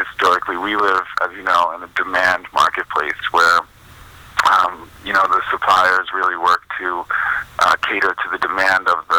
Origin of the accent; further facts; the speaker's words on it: Shinnecock, New York, United States; I grew up fishing in Shinnecock, but I also grew up in my parents' tavern.